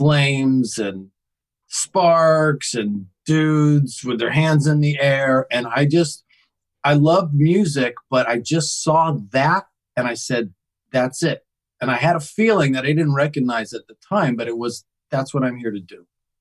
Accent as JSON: {"language": "English", "region": "Connecticut", "country": "United States", "tie": "born or raised there", "said": "Well, I grew up in Connecticut, and I didn't have any older brothers or sisters"}